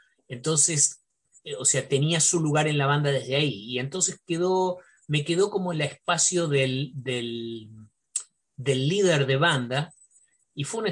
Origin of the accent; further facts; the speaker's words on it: Buenos Aires, Argentina; Yo soy porteño, soy nacido en el barrio de Flores, y me crié toda mi vida en el barrio de Flores, y después me casé y me quedé en el barrio de Flores